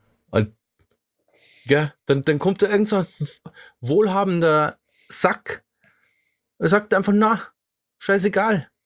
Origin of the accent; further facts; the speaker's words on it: Bavaria, Germany; Jetzt muss ich mir auch wieder schammern, ja. So als Bayer.